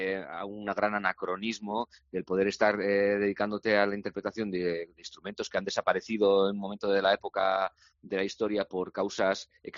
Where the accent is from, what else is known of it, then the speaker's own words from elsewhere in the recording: Bilbao, Basque Country, Spain; ir a Bilbao y tocarlo siendo bilbaíno, la verdad te voy a decir.